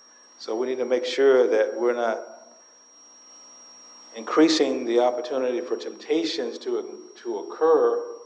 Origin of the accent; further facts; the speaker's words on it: Athens, Georgia, United States; I used to work down at the University of Georgia football games, the Bulldogs, back in Athens in my hometown.